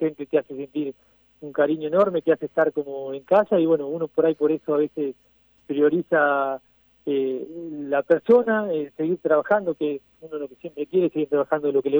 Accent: General Arenales, Buenos Aires Province, Argentina; De General Arenales, provincia de Buenos Aires.

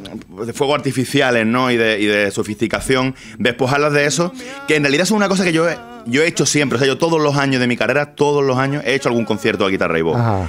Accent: Málaga, Andalusia, Spain; Yo soy malagueño.

